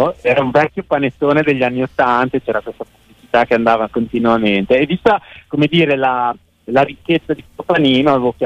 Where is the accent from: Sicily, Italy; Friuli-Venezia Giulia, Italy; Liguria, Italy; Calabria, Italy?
Calabria, Italy; in quanto calabrese direi che ci dovrebbe essere l'anduja sicuramente